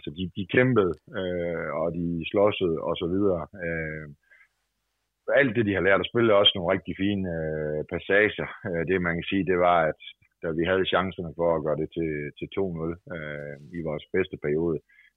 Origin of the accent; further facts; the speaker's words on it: North Denmark Region, Denmark; Det er vigtigt for os som nordjyder, og det er virkelig vigtigt